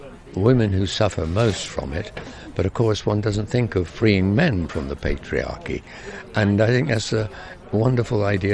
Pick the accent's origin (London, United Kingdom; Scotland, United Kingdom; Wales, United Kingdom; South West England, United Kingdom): London, United Kingdom; I'm from London